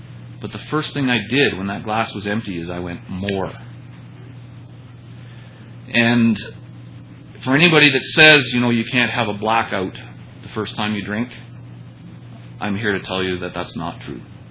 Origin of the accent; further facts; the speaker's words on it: Toronto, Ontario, Canada; now in Saskatoon, Canada; I, too, was born in Toronto. I was born and raised in Toronto, but I did my growing up in the Fellowship of Alcoholics Anonymous here in Saskatoon.